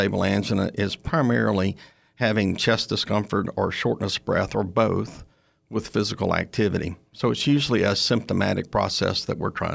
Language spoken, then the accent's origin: English; Ruston, Louisiana, United States; I grew up in Ruston, Louisiana, and I'm one of six brothers.